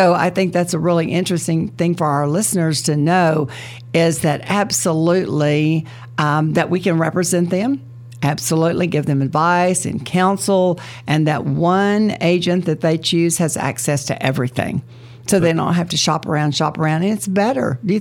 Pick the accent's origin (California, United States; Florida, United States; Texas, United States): Texas, United States; So Texas, being native Texan that we are, though, we're a little prejudiced.